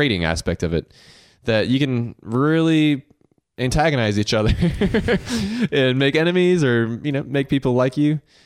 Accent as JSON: {"language": "English", "town": "Augusta", "region": "Georgia", "country": "United States", "tie": "born or raised there", "said": "I grew up in Augusta, so I was playing golf literally every day."}